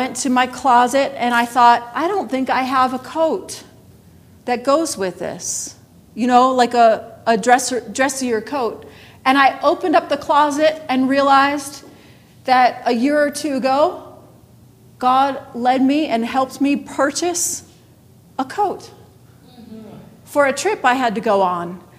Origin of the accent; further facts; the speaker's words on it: New York, United States; where I grew up in Western New York, we have water everywhere.